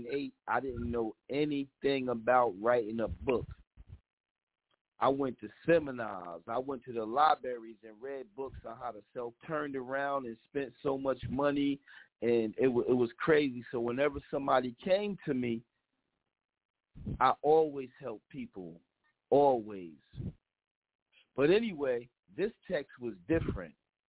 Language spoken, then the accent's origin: English; Paterson, New Jersey, United States; if anybody from New Jersey, I'm from Patterson, my show is based in Patterson.